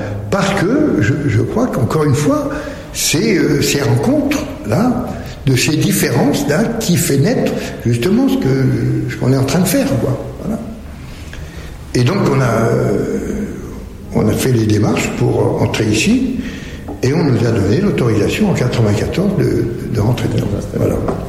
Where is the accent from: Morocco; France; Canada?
France; Paris, Île-de-France; Et donc, je viens de Paris